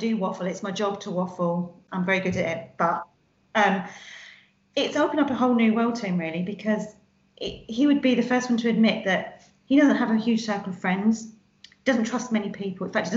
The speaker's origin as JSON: {"language": "English", "town": "Stratford", "region": "London", "country": "United Kingdom", "said": "Yes, I was actually going to West Ham Upton Park as a child long before he was, because I'm from Stratford, so my family are huge West Ham fans"}